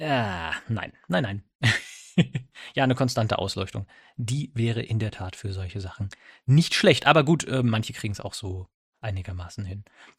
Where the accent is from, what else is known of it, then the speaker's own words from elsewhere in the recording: eastern Germany, Germany; Ich als Ossi sage Balkon.